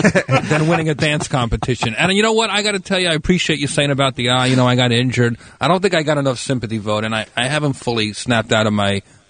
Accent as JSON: {"language": "English", "region": "New Jersey", "country": "United States", "said": "I'm from New Jersey."}